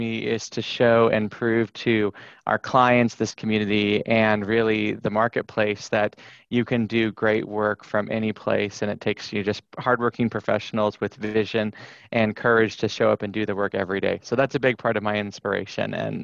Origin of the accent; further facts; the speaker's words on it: Bakersfield, California, United States; So Bakersfield, where I'm based and where I'm building my agency, it's my hometown and my wife's hometown. And it's a small to mid-sized market.